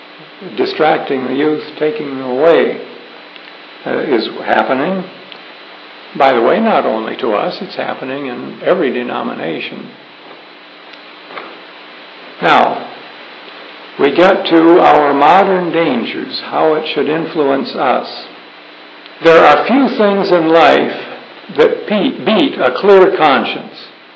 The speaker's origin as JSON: {"language": "English", "town": "Winnipeg", "region": "Manitoba", "country": "Canada", "tie": "born or raised there", "said": "when I was growing up in Winnipeg, there were kids all over the place."}